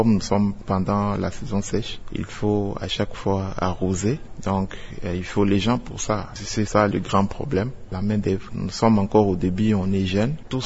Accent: Kasaï, DR Congo; On est jeune, on est du Kasaï.

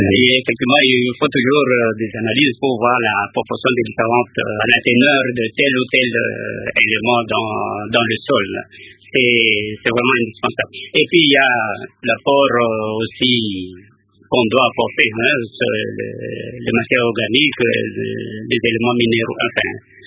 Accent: Katanga, DR Congo; j'ai déjà été aussi au Katanga, j'ai grandi au Katanga, j'ai fait des études au Katanga

